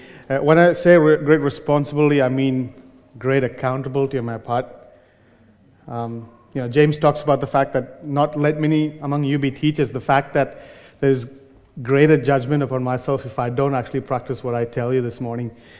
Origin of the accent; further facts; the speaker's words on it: Kuwait; I grew up in Kuwait, as my parents migrated there.